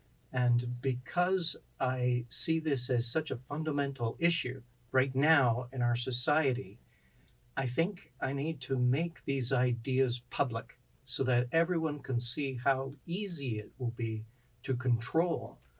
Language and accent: English; Sarnia, Ontario, Canada; I'm from Sarnia, Ontario